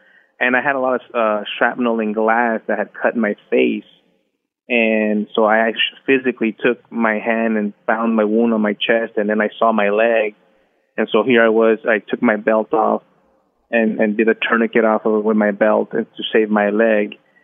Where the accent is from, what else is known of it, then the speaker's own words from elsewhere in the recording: United States; It felt like I wasn't from there. I'm an American.